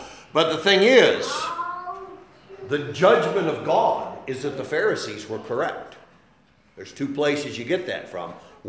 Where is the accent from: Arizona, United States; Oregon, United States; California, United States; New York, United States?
New York, United States; Machias; I'm from New York. Oh, I'm from New York, and that's all, happy and everything. And then, I go, yeah, I'm from Machias, if you remember Lime Lake.